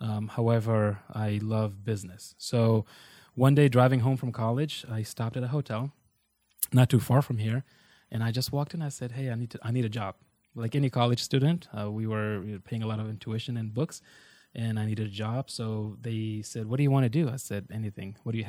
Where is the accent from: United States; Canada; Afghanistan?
Afghanistan; I'm from Afghanistan